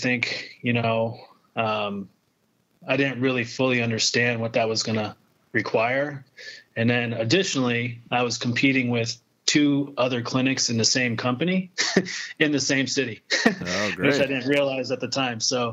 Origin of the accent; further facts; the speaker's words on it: California, United States; I moved back to my home state at the time, which was California.